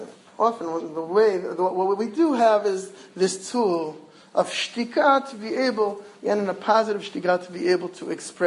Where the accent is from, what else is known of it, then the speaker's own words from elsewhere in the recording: Jaffa, Tel Aviv District, Israel; I'm from Yafo, and Ben Yehuda is almost opposite.